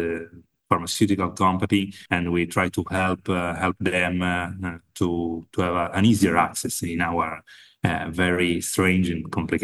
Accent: Italy; English is a second language; from Italy.

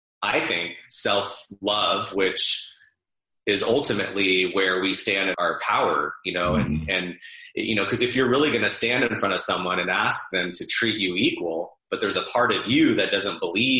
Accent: Arizona, United States; now in Los Angeles, United States; And then that actually brought me out to, I'm from Arizona, and that brought me out to Los Angeles to work for GLAAD

